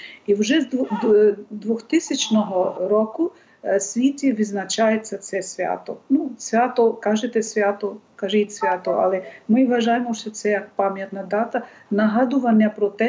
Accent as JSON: {"language": "Ukrainian", "region": "West Bengal", "country": "India", "said": "Східний Пакистан був частиною того штату, звідки я за походженням. Я з Індії. Це Західна Бенгалія."}